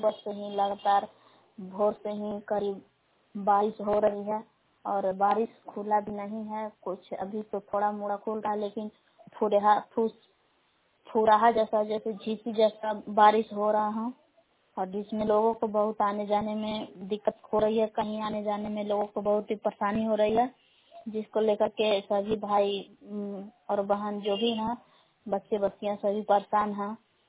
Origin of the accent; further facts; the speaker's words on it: Bela, Bihar, India; ग्राम बेला जिला कैमूर महुआ की निवासी हूँ।